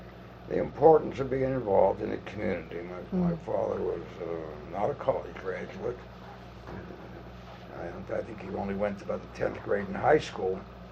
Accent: Pittsburgh, Pennsylvania, United States; But I do remember living at 305 North Myrtland Street, where I entered Sterrett School. One of the few Jewish families

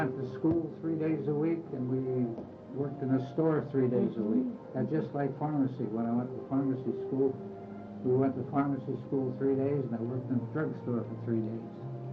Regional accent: Homestead, Pennsylvania, United States; born there; Yes, I was born in Homestead, Pennsylvania. My father was very much interested in politics there.

